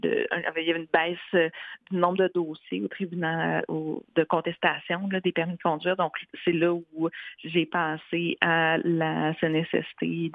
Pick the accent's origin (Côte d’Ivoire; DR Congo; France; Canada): Canada; Montreal, Quebec; j'ai décidé de revenir à Montréal. Je suis montréalaise, mon réseau était ici, mon conjoint de l'époque était ici. Donc je suis revenue à Montréal